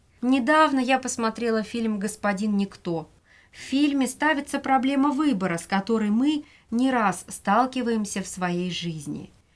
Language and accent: Russian; Northern Russia, Russia; born there; now in Moscow, Russia; Родилась я в небольшом городке на севере России. Я мечтала стать актрисой, и в Москву я приехала